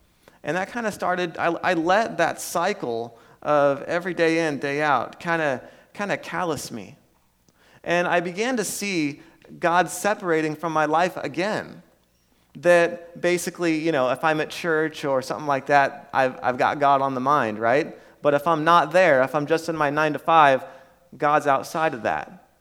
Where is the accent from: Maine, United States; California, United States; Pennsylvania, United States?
California, United States; Red Bluff; I was born and raised in Red Bluff, so I'm a Red Bluff kid through and through. Red Bluff's always been home, so that's just some of my history.